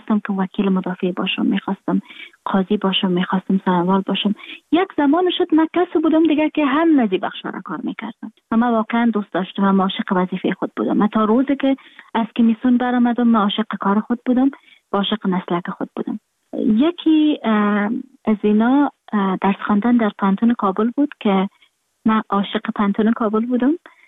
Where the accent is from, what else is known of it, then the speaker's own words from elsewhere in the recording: Afghanistan; moved away; من در خارج هستم، خارج از افغانستان هستم